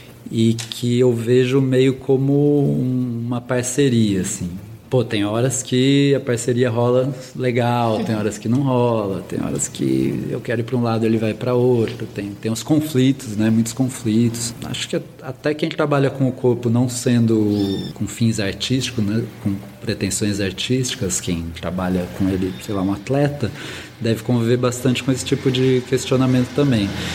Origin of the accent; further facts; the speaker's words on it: Campinas, São Paulo, Brazil; also born or lived in Valinhos; Eu nasci em Valinhos. Valinhos é uma cidade do lado de Campinas. Mas, na verdade, minha família sempre morou em Campinas, só que a maternidade é mais próxima.